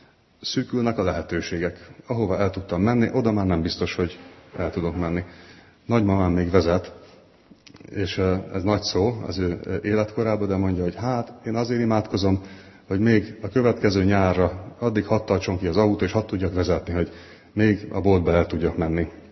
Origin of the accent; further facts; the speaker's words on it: Fót, Pest, Hungary; az egész falu, én Fóton nőttem föl, tudtam mindig, hogy megyünk az óvodába